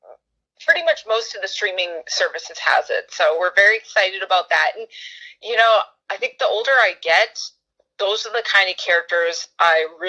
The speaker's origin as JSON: {"language": "English", "region": "Minnesota", "country": "United States", "tie": "born or raised there", "lives_now": "Los Angeles, United States", "said": "growing up in Minnesota, because, you know, it snows like crazy there in the winter, and it was weird the first year being here in LA on winter."}